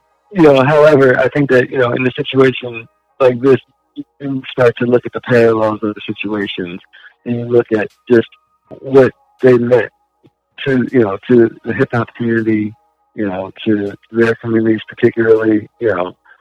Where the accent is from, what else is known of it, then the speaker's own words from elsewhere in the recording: California, United States; hey, we're Californian, this is a great place